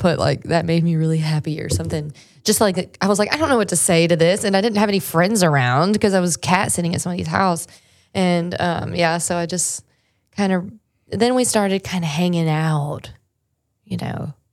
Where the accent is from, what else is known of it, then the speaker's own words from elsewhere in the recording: Newark, Ohio, United States; now in Nashville, United States; Newark, Ohio, just like a farm town pretty much in Ohio, right in the middle, central Ohio.